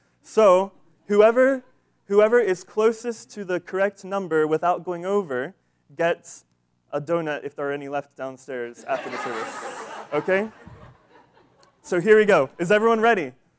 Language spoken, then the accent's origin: English; Pennsylvania, United States; I am from Pennsylvania